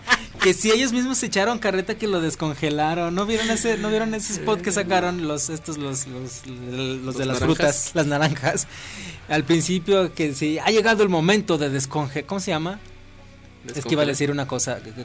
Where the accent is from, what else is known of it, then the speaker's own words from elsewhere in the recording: Mexico; No, bueno, ya, es bro, somos mexicanos, nosotros sí nos podemos echar carreta.